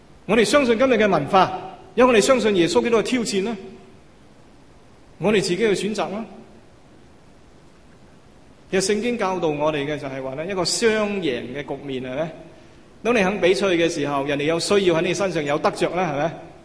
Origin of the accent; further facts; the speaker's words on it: Hong Kong; 我估计我们作为香港人呢，这件事情给我们很多的提醒，是吗？